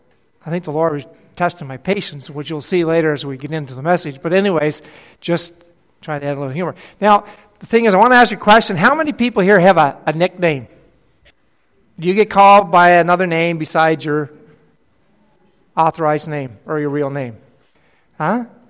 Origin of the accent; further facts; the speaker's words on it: New Brunswick, Canada; I'm from New Brunswick. Moncton is called the Hub City. I call it Monkey Town